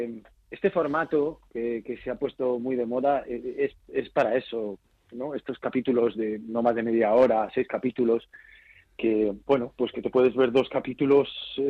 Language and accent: Spanish; Madrid, Community of Madrid, Spain; salí de mi barrio, de San Blas, me vine aquí a La Latina, he cambiado una vez de casa, pero aquí sigo, sí.